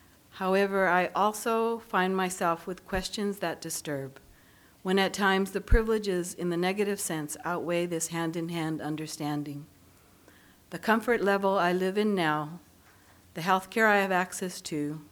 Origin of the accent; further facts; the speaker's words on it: California, United States; my faith begins to feel dry, like the drought in my home state in California.